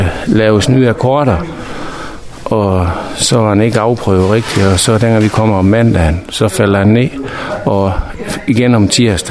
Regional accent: Aalborg, North Denmark Region, Denmark; Jeg bruger bassin meget, da jeg kommer fra Aalborg.

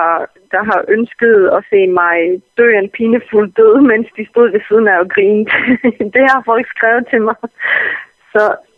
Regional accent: Bosnia & Herzegovina; De ser, at jeg er fra Bosnien

